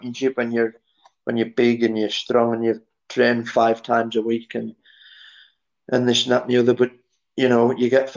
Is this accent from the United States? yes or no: no; North West England, United Kingdom; I'm from Cumbria, we can barely speak English.